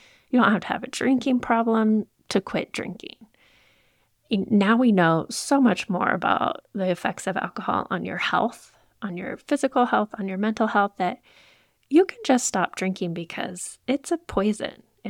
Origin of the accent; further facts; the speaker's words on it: Moscow, Idaho, United States; I grew up in Moscow, Idaho.